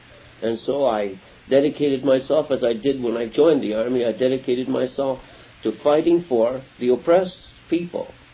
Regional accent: Winnipeg, Manitoba, Canada; born there; I'm a son of immigrant parents. I was born in Winnipeg in 1921.

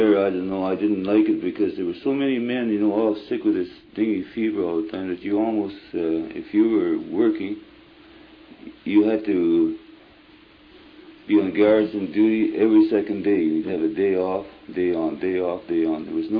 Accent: Portage la Prairie, Manitoba, Canada; also born or lived in Ely; I was born in Ely, Manitoba.

